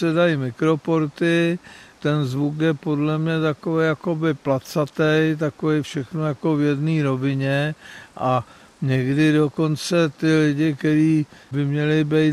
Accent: Strakonice, South Bohemian Region, Czechia; born there; Já jsem se narodil ve Strakonicích, tam byly dvě kina

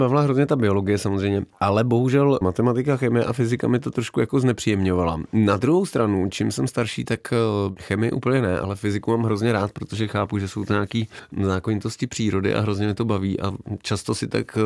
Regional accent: Semily, Liberec Region, Czechia; also born or lived in Jilemnice; já jsem ze Semil a tam není porodnice, takže si naši mohli vybrat, jestli budu v Turnově nebo v Jelemnici, takže nejsem úplně z Jelemnice, jen jsem se tam jakoby narodil vlastně.

